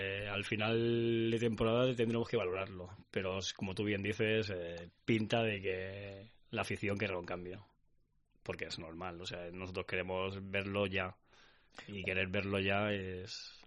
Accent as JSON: {"language": "Spanish", "town": "Barcelona", "region": "Catalonia", "country": "Spain", "tie": "born or raised there", "said": "soy catalán, nacido en Barcelona"}